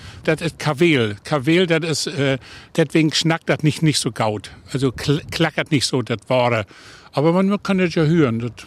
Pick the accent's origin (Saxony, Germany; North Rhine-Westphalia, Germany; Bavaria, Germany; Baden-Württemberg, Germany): Saxony, Germany; Bad Düben; Bad Düben.